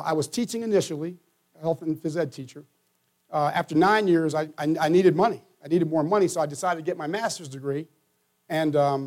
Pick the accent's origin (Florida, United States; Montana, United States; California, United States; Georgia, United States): Florida, United States; I'm from Florida. You guys are used to this.